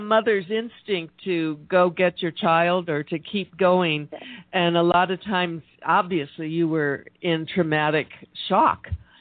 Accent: Michigan, United States; You know, Kelly, I grew up in Michigan, and I really know when you say black ice what you're talking about.

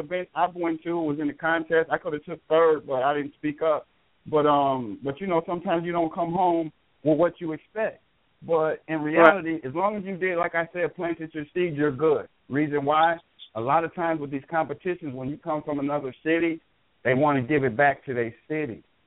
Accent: Minneapolis, Minnesota, United States; But everybody, as soon as I was like, I'm from Minneapolis, St. Paul, boom, boom, boom, everybody turning.

